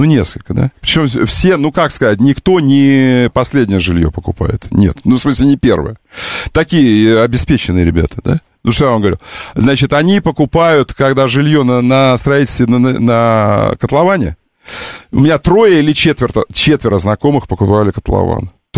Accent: Novopavlovsk, Stavropol Krai, Russia; Я из Новопавловска. Да. Я там прописан был.

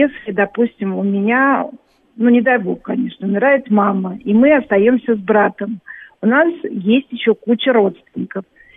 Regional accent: Moscow, Russia; из Москвы

